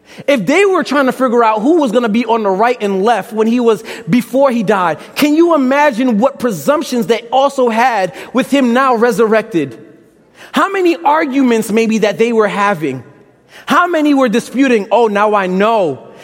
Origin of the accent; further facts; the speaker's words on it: Brooklyn, New York, United States; now in Michigan, United States; I like being from Brooklyn. I like my accent. I like a little bit of my slang.